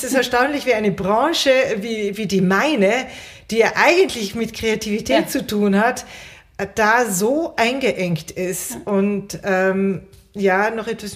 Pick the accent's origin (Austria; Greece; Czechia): Austria; ich bin ja Österreicherin